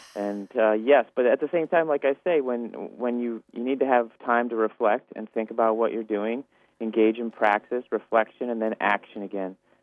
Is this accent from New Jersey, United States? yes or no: no; Madison, Wisconsin, United States; Madison, Wisconsin, which is actually my hometown. I grew up in Madison, Wisconsin